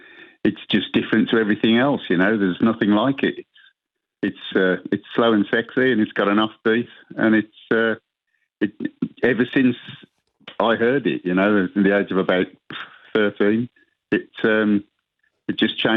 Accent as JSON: {"language": "English", "town": "Birmingham", "region": "West Midlands", "country": "United Kingdom", "tie": "born or raised there", "said": "The area that we grew up in Birmingham, was a high immigrant population, and we heard Jamaican music"}